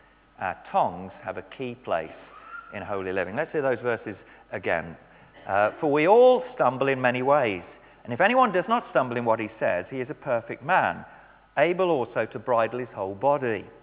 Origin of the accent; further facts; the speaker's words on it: England, United Kingdom; because I grew up in the Midlands, a long way from water